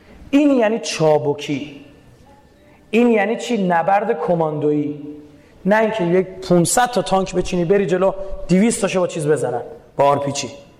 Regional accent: Iran; شما من بچه ایرانم، بعد نه این چیز پنهانی نیستش

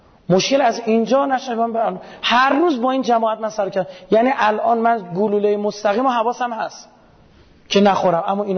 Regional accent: Iran; من بچه ایرانم.

